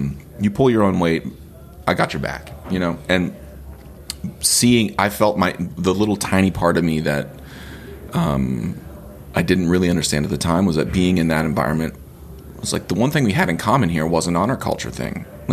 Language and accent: English; Ohio, United States; Because I was a kid from Ohio who went and played steel band gigs and made $400 every time I did.